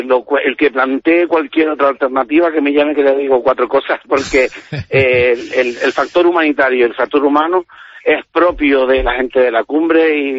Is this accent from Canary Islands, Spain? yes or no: yes; Artenara, Canary Islands, Spain; Los que somos de Artenara tenemos una sensibilidad muy importante, muy muy destacada y muy a flor de piel